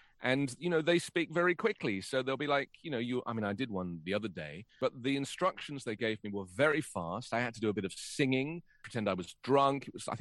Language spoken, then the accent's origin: English; London, United Kingdom; born there; I was born in London.